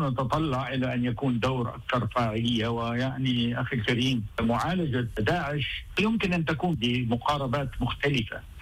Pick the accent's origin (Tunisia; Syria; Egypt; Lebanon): Syria; نحن يعني كسوريين كمشرقيين يعني في هذه المنطقة المكلومة المجروحة